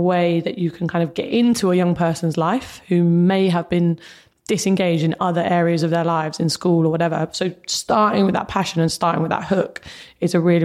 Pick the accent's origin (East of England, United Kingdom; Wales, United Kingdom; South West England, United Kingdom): East of England, United Kingdom; Luton; I was growing up in Luton.